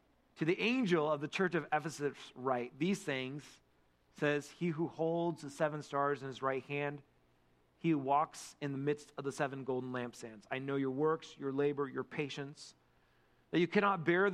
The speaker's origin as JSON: {"language": "English", "town": "Kirkland", "region": "Washington", "country": "United States", "tie": "born or raised there", "said": "I grew up in Kirkland, in the city, okay?"}